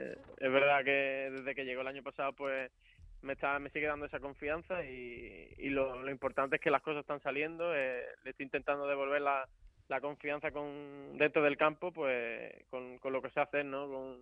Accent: Utrera, Andalusia, Spain; por mi estilo de fútbol y demás, y ser de mi pueblo

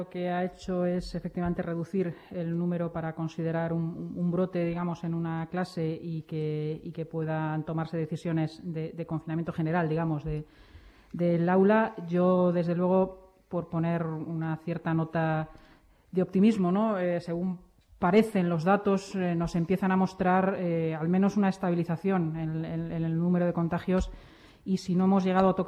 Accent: Spain; Como española

